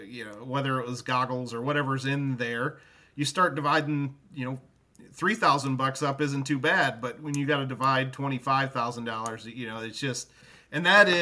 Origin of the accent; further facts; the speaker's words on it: Michigan, United States; my fantasy football team has always been the Flint Town Raging Donkeys because I am from Michigan.